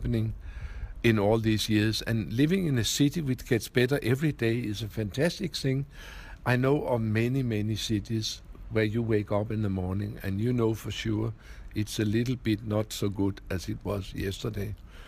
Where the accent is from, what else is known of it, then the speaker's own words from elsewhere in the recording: Copenhagen, Capital Region of Denmark, Denmark; I come myself from Copenhagen. I've lived there my whole life. I've been married for 56 years now.